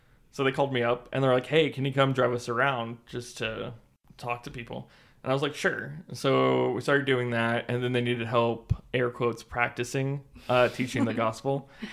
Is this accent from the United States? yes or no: yes; Houston, Texas, United States; I'm an alumnus from Utah Valley University. I'm from Houston, Texas, and I served a mission in Denver, Colorado